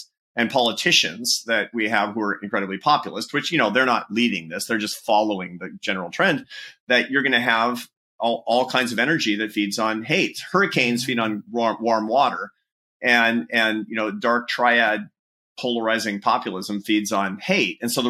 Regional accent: United States; for the first 5 years or so, I'm an American. I was kind of aggrieved and sort of injured until I realized this is how we roll, man.

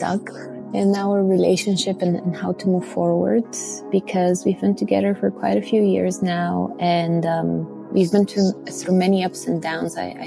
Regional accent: Bulgaria; English is a second language; now in Belgium; I'm originally from Bulgaria, and I'm currently living in Belgium.

